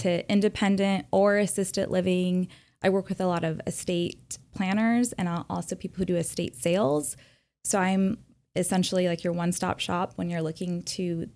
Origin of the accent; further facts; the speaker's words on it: Poway, California, United States; So Poway is my niche, and you know, I'm from Poway just like you, John.